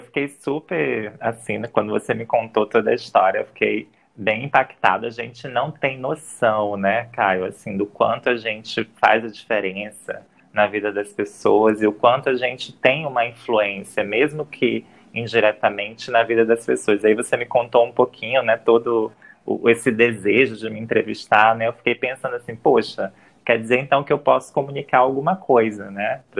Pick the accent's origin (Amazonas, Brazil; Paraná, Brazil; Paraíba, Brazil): Amazonas, Brazil; Manaus; eu sou amazonense, né? Sou de Manaus aqui, nasci aqui, me criei aqui, né?